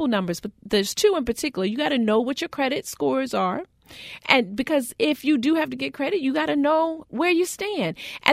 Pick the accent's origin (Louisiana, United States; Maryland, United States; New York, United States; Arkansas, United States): Maryland, United States; Baltimore; I know, I almost slipped because I'm from Baltimore, so I had to check myself